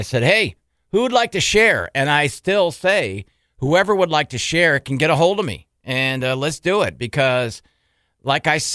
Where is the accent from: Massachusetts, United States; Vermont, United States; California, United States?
California, United States; San Diego; You just told me that you know a little bit about San Diego, my hometown, don't you?